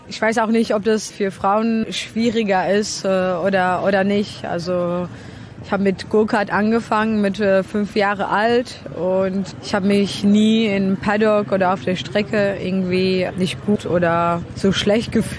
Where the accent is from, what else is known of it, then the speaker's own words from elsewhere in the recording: Czechia; Ich komme aus Tschechien.